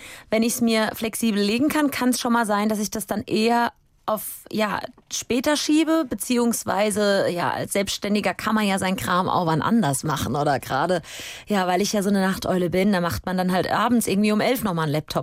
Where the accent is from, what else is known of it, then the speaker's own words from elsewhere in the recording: Heppenheim, Hesse, Germany; Also ich bin in Heppenheim geboren und dort in der Nähe aufgewachsen.